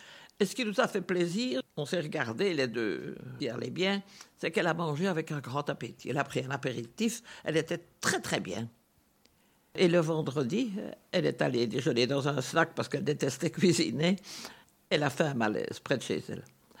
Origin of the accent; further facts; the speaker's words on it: Brussels, Belgium; born there; Moi, je suis né dans les Barolles, alors avec la jonction Nord-Midi, derrière la chapelle, pour ce qui est des trous, je ne crains personne, j'ai vu des trous toute ma vie autour de moi.